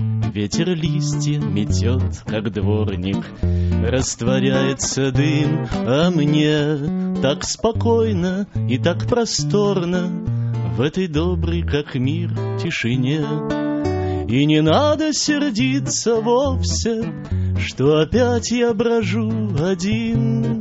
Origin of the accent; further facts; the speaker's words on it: Moscow, Russia; now in United States; Я москвич.